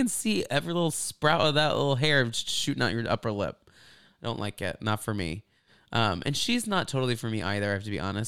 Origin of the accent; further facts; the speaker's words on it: Texas, United States; Growing up in Texas, like the Staten Island, Long Island, New York accent is so like hot